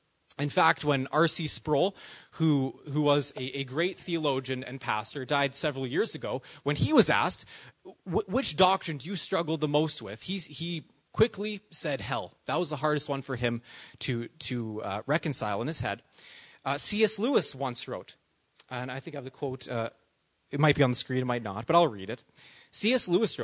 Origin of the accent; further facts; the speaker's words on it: Canada; I felt as a Canadian I should apologize on behalf of our nation.